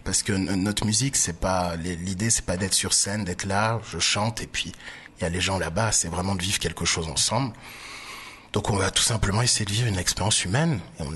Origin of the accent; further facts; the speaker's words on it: Côte d’Ivoire; also born or lived in France; Moi, je suis ivoirien, mais j'ai été éduqué en France.